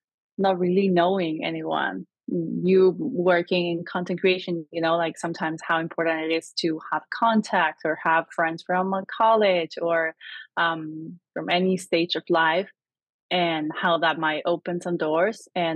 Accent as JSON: {"language": "English", "region": "Buenos Aires Province", "country": "Argentina", "tie": "born or raised there", "second_language": "English", "moved": "as an adult", "lives_now": "New York, United States", "said": "Where I was born in Argentina, and I grew up most of my life over there, close to Buenos Aires, which is the capital of Argentina. And in 2016, I moved to New York."}